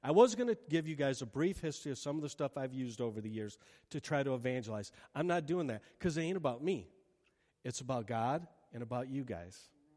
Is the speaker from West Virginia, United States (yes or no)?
no; Michigan, United States; for me, I grew up in West Michigan, so I heard people when I worked at Zondervan's and when I worked at Chicken Coop, they told me about Jesus